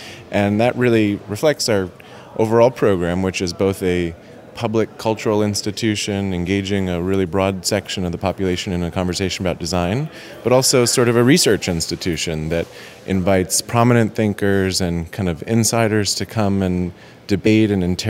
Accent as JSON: {"language": "English", "town": "Brooklyn", "region": "New York", "country": "United States", "said": "We pretty quickly centered on New York, not least of which because I'm personally from Brooklyn, so it made it very convenient."}